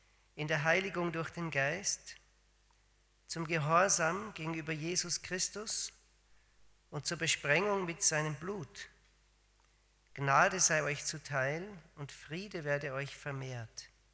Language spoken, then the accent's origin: German; Austria; now in Switzerland; Meine Frau ist Schweizerin, aber ich habe keinen Schweizer Dialekt, wie Sie vielleicht merken. Ich bin Österreicher. Wir kamen vor etwa 18 Jahren in die Schweiz.